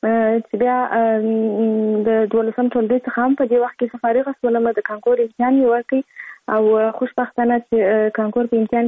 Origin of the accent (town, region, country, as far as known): Kandahar, Afghanistan; born or raised there